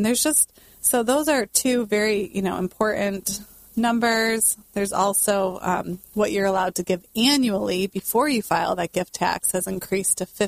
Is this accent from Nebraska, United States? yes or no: no; Michigan, United States; So a little bit about myself. I am from Michigan, and my husband and I, Peter, met in Colorado.